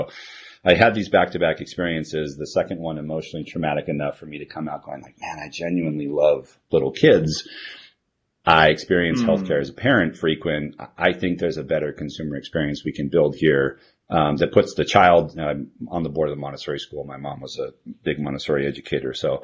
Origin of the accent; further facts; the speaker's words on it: Hawaii, United States; one that allowed me to move to my hometown in Hawaii, a very beautiful place, and disconnect from tech as much as I wanted to.